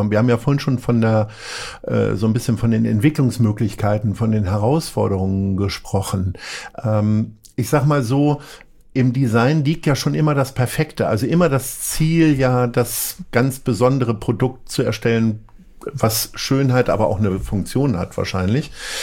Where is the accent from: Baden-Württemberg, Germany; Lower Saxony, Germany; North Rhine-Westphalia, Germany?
Lower Saxony, Germany; Hanover; ich komme aus Hannover und für mich ist eine Markthalle zu haben total normal.